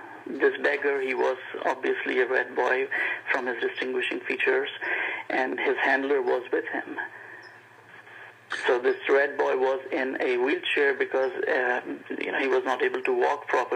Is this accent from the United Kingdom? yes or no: no; Pakistan; moved away as an adult; now in United States; I was born and raised in Pakistan. I spent about 20 years of my life in Pakistan, and then I immigrated to the United States.